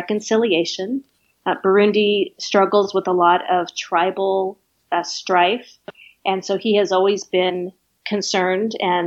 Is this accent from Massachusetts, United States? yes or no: no; California, United States; I grew up in Orange County, so just